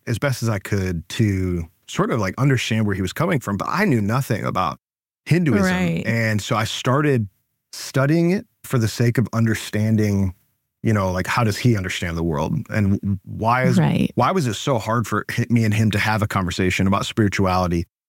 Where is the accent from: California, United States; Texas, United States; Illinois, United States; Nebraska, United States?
Illinois, United States; Wheaton; I grew up in Wheaton, Illinois, which is about an hour outside of Chicago.